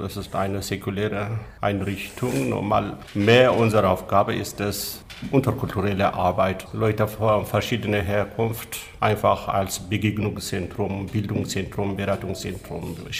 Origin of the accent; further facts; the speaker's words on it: Ethiopia; Da zum Beispiel, ja, ursprünglich bin ich aus Äthiopien